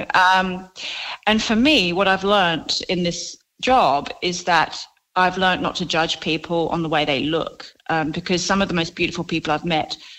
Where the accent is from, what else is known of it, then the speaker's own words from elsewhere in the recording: London, United Kingdom; as a teenager, I used to go to France with my family because I'm from London